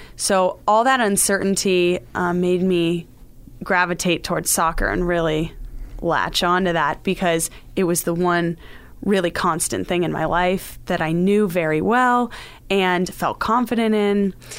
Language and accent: English; Littleton, Colorado, United States; So I grew up in Littleton, Colorado. I come from pretty far away.